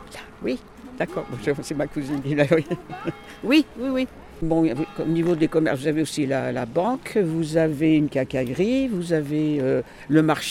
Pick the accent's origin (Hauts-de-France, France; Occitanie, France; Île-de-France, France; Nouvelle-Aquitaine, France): Île-de-France, France; Paris; Moi je suis arrivée il y a vraiment 35 ans, je venais de Paris